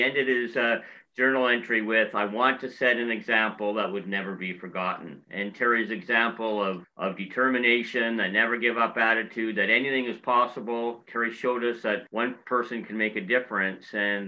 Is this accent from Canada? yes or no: yes; Port Coquitlam, British Columbia, Canada; we grew up in Port Coquitlam in the Vancouver area